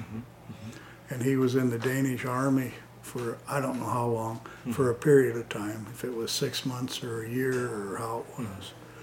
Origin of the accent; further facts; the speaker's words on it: Ringsted, Iowa, United States; born there; I was born in Ringsted, Iowa, on my parents' farm, or the family farm.